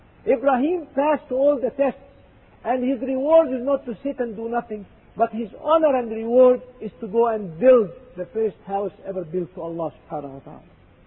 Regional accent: Egypt; I remember when I was growing up in Egypt as a young man.

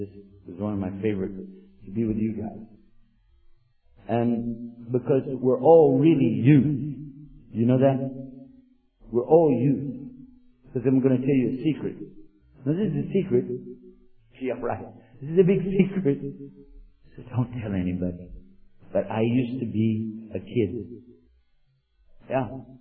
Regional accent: Texas, United States; accent: Texan; Then I'll fall back into my native language, which is Texan. And that needs translation to bring it from a good old boy, Texas language.

